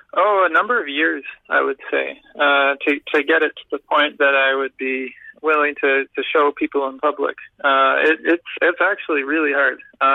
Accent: Ottawa, Ontario, Canada; because when I was younger, growing up in Ottawa, it was all about skiing.

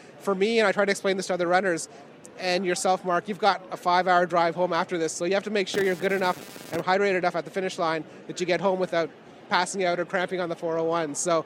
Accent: Canada; When I went there and I told them I was from Canada, they gave me a free comic book.

